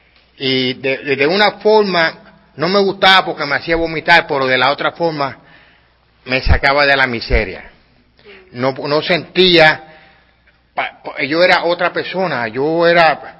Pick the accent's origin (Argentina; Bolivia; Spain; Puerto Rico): Puerto Rico; San Juan; Yo nací en Puerto Rico, yo nací en San Juan, me crié en Villa Palmera, Lloren Torres, Shanghai, La Playita, Vitumul, San José, lo bueno, donde era todo lo bueno.